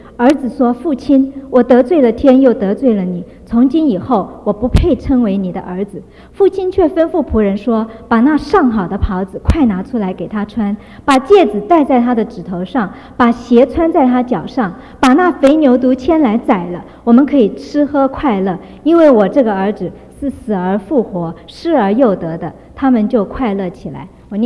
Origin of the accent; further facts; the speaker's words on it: China; 我们中国人的背景可能也很类似哈